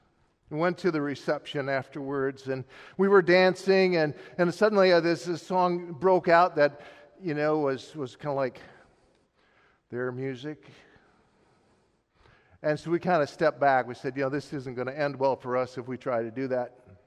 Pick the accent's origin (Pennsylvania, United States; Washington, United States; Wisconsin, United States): Wisconsin, United States; I grew up in God's country, also known as Wisconsin, okay, just saying, all right, so you can take the boy out of Wisconsin, but you can't take Wisconsin out of the boy.